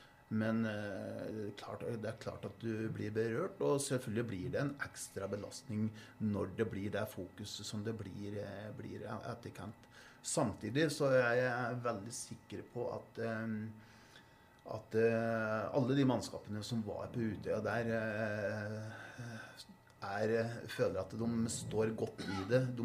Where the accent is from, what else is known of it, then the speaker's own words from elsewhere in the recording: Trevann, Innlandet, Norway; Ja, jeg vokste opp på Trevann, så det var rolige forhold der.